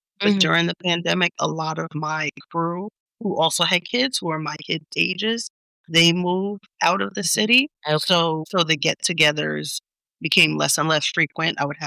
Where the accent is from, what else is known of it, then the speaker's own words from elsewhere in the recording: New York, United States; I grew up in Long Island, but on the train, it's a half hour away from New York City.